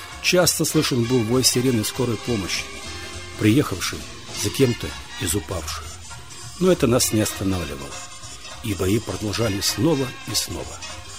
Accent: Dnipro, Dnipropetrovsk Oblast, Ukraine; Родился я в Днепропетровске, в районе 15-й больницы. Мои родители Иосиф Федорович и Нина Трофимовна получили квартиру в доме номер 114 по улице Днепропетровской, когда мне было 2 годика.

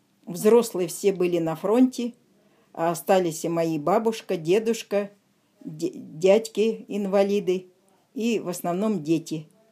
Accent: Abakan, Khakassia, Russia; born there; Родилась. Город Абакан, Красноярский край. Это, в общем, называется Хакасия.

